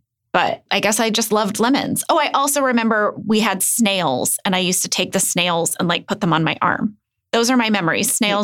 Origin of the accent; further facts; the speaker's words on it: St. Louis, Missouri, United States; also born or lived in Fort Wayne, Indiana; I was born in Fort Wayne, Indiana. My folks grew up in St. Louis, but my dad was transferred there for work.